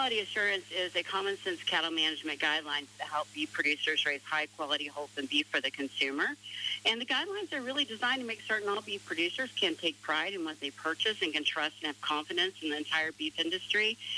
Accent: Oklahoma, United States; I am from Western Oklahoma myself.

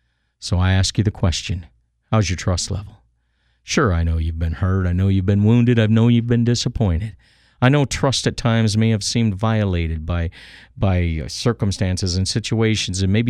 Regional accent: Texas, United States; now in Canada; You know, I'm from Texas. I came to Canada from Texas, and I used a lasso.

